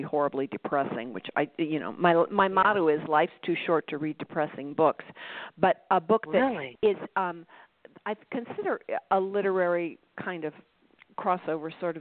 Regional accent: Midwest, United States; And because I'm a Midwesterner, I resonated with the book on that level.

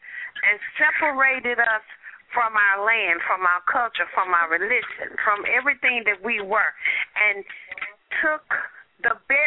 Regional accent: Compton, California, United States; or where I come from Compton, California

